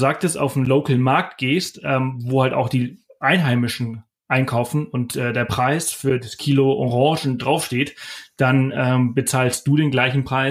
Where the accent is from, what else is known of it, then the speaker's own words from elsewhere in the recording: Spain; ich spreche fließendes Spanisch, ich bin Spanier oder halber, mhm.